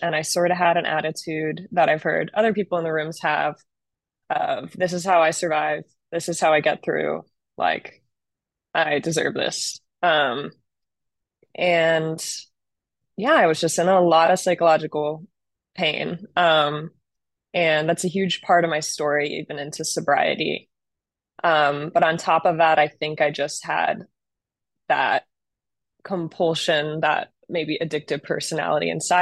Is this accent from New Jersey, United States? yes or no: yes; New Jersey, United States; now in Philadelphia, United States; I'm from Jersey. Now I'm in Philly.